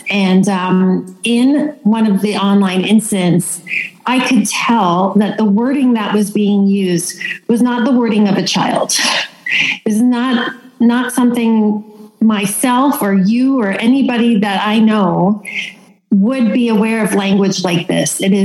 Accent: Toronto, Ontario, Canada; now in Stratford, Canada; I'm Jewish. I grew up in Toronto. I attended a private Hebrew day school from grade one till grade eight. I grew up as part of the Jewish community there.

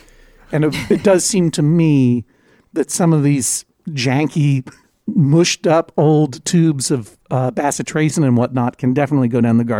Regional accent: Brookline, Massachusetts, United States; That was pure pandering to this court because Brookline is my hometown.

